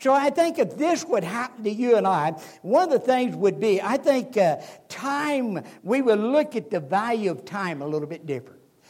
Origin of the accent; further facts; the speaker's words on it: Springfield, Ohio, United States; I was born and raised down in the southern part of Ohio, down around Greene and Clark County. I was born in Greene County in Yell Springs, and I grew up in Clark County, up close to Springfield.